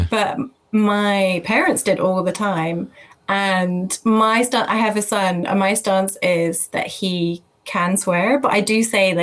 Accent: County Cork, Ireland; now in United Kingdom; I don't live in Ireland anymore. I grew up in West Cork

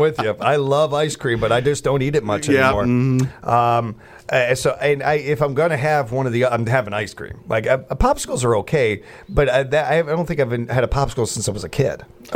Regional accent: Chicago, Illinois, United States; But again, I'm a Chicagoan.

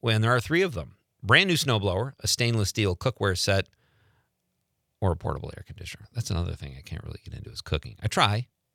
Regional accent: Chicago, Illinois, United States; Chicago's my... hometown, my hometown with Marinette

